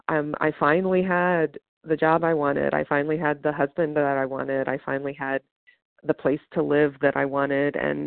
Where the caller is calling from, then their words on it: West Virginia, United States; I'm calling from West Virginia.